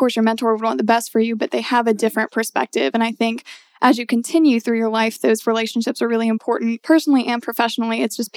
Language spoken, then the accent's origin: English; Louisiana, United States; moved away as an adult; now in Atlanta, United States; Well, I'm originally from Louisiana, came to Atlanta for college, went to Oglethorpe University and graduated last May.